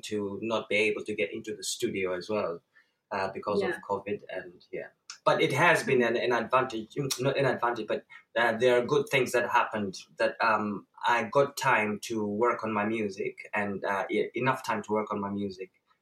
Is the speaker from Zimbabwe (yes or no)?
yes; Zimbabwe; now in United Kingdom; I am originally from Zimbabwe, and I grew up in a society where dance is a big thing, like dance and music